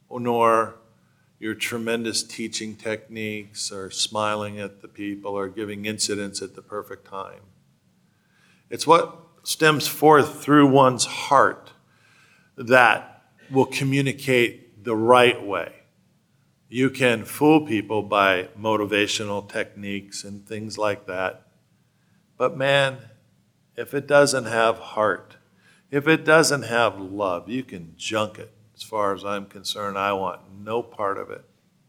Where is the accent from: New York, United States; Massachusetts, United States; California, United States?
California, United States; I'm from California, the land of high.